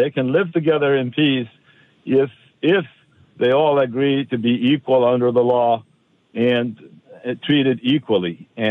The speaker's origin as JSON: {"language": "English", "town": "Ramallah", "region": "West Bank", "country": "Palestine", "tie": "born or raised there", "said": "I don't have immediate family. I grew up in the Ramallah area. Most of my family are in the U.S. now"}